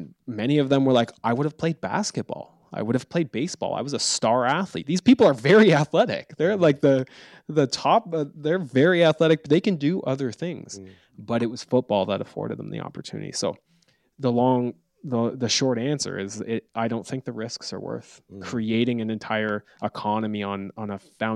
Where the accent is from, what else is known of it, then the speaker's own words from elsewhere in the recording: Canada; lockdowns everywhere in Canada, where I'm from. I'm Canadian.